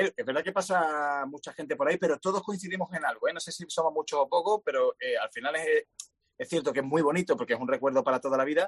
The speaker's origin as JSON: {"language": "Spanish", "town": "Seville", "region": "Andalusia", "country": "Spain", "said": "en Sevilla, que es mi tierra, que además es súper plana."}